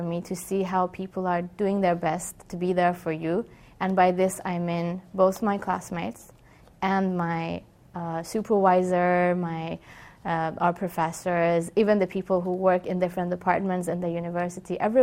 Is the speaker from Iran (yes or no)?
yes; Iran; I'm from Iran